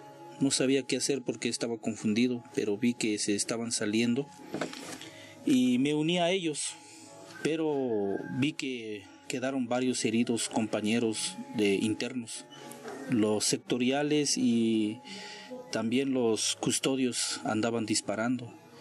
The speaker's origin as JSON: {"language": "Spanish", "town": "San Juan Chamula", "region": "Chiapas", "country": "Mexico", "first_language": "Tzotzil", "second_language": "Spanish", "said": "soy originario de San Juan Chomula, indígena. Mi lengua materna es tzotzil."}